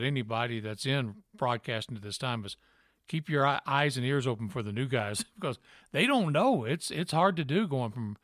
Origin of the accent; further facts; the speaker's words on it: Memphis, Tennessee, United States; accent: Southern; Well, you know, being from Tennessee, I grew up in Memphis. I had a pretty bad Southern accent